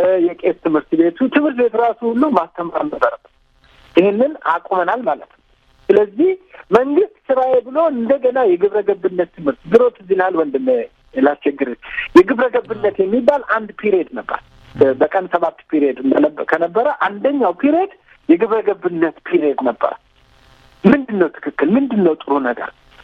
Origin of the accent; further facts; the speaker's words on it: Addis Ababa, Ethiopia; እኛ ያደግነው እኔ አንተ ያደግነው መርካቶ፣ ፒያሳ፣ ወደ እኔ ባላገር ሀረር ልደግ ህብረተሰቡ ነው የሚያሳድገን።